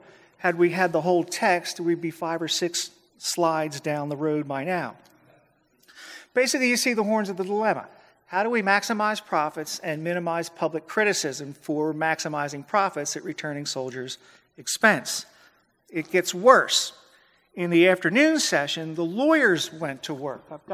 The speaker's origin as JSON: {"language": "English", "town": "Philadelphia", "region": "Pennsylvania", "country": "United States", "said": "Frankly, I'm from Philadelphia, and I know how awful those Phillies were."}